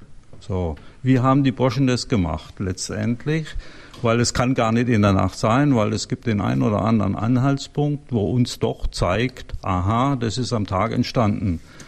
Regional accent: Kaufringen, Bavaria, Germany; ich komme aus Kaufringen im schönen Bayern.

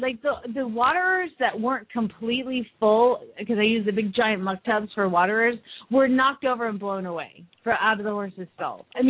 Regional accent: Phoenix, Arizona, United States; from Phoenix, Arizona

